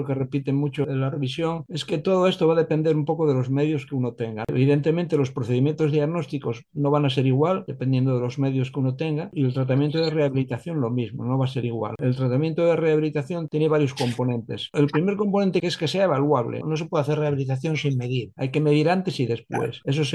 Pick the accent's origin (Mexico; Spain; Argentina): Spain; Asturias; te digo que somos asturianos